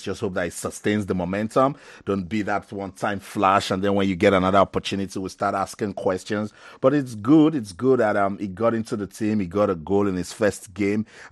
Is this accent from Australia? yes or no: no; Nigeria; I'm a Nigerian. They lost the match.